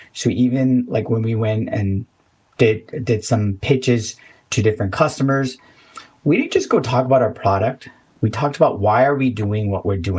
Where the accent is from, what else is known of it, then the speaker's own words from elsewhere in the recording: Sri Lanka; now in North America; growing up in Sri Lanka, living in, you know, like in wooded forest and things like that, like where I had this like connection with nature. And that kind of got away from me when I got here to North America